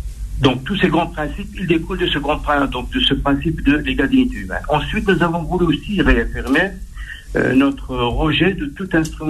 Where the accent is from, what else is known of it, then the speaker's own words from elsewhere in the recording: France; en tant que Français, en tant que musulman